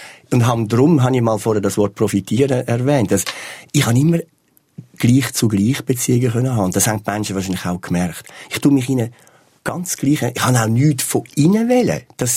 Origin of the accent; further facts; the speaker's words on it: Zurich, Switzerland; also born or lived in Kenya; in den Strassen von meiner Heimatstadt Zürich.